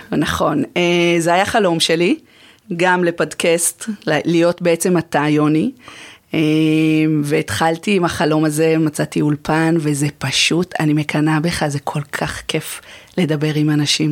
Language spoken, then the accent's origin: Hebrew; Karnei Shomron, Judea and Samaria Area, Israel; גדלתי בקרני שומרון, למדתי באולפנה